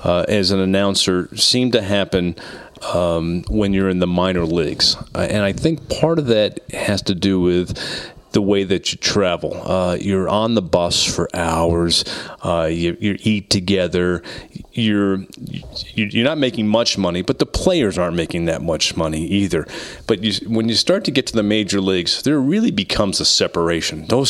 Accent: Indianapolis, Indiana, United States; First of all, I grew up in Indianapolis with a guy named Bob Lamy, who had the greatest hockey fight calls.

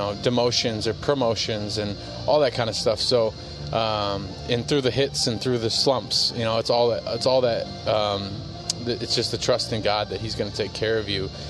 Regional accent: River Falls, Wisconsin, United States; also born or lived in Minnesota; Yeah, so born and raised in River Falls, Wisconsin. Well, I guess I was born in Minnesota, raised in River Falls, Wisconsin.

